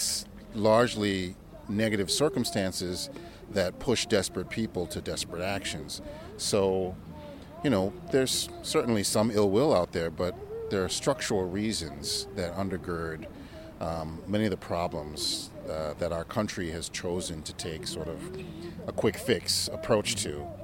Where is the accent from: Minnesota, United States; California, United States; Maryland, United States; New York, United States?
New York, United States; New York City; also born or lived in Jamaica; I grew up I'm an immigrant from Jamaica, but I mm-hmm. grew up in New York City, and that's where I started my schooling.